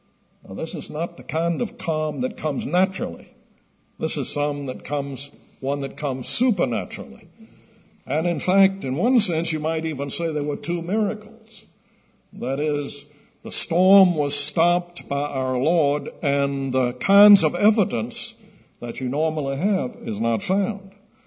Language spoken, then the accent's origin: English; Charleston, South Carolina, United States; Now, I grew up in Charleston. I've mentioned this before. I grew up in Charleston by the side of the Atlantic, and I've been in a few storms